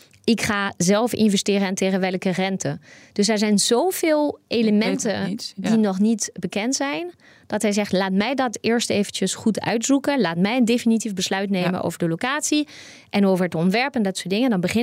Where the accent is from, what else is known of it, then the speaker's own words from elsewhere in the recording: France; ik kom uit Frankrijk, dus ik kan Franse rapporten lezen.